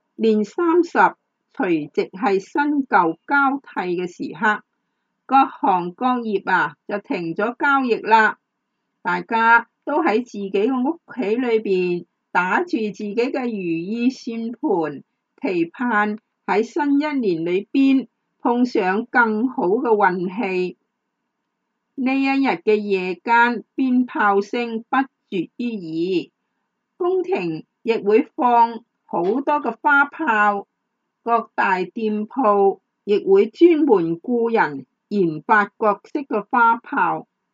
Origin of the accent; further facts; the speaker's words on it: Guangdong, China; 我们广东人啊，还要开油锅、炸角仔啊、茶跑之类的年品来招待亲友的。